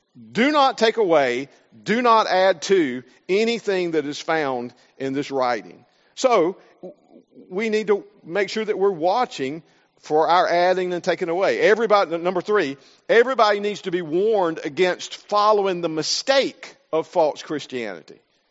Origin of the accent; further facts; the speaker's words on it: the South, United States; accent: Southern; I'm from the South, from the States. If you're visiting with us, I'm sure that's no secret. My accent gives me away very quickly. I was raised in the South, in the southern part of the United States.